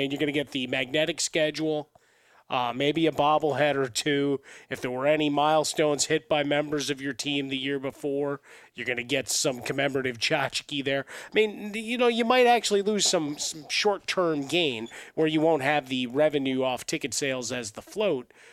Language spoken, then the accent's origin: English; Chicago, Illinois, United States; And I grew up in Chicago. It was very low on the depth chart.